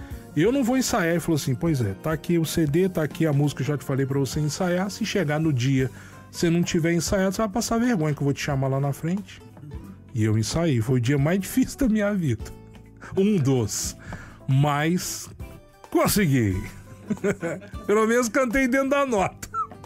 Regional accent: Minas Gerais, Brazil; Lá na minha cidade, o mineiro encurta as coisas, né?

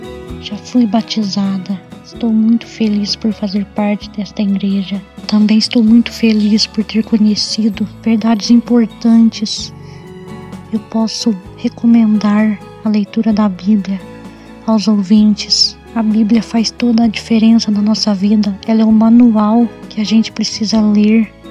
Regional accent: Santana de Caldas, Brazil; sou de Santana de Caldas.

